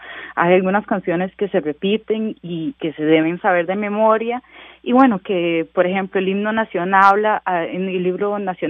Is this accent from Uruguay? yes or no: no; Costa Rica; Por eso es que decimos que somos la Suiza centroamericana, porque tenemos altos índices de desarrollo humano, porque somos un país seguro, progresista, que somos igualitarios